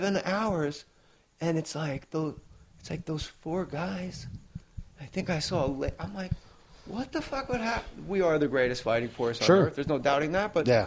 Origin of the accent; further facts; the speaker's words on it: New Jersey, United States; I'm a wrestler from New Jersey that does comedy, and I'm like, no.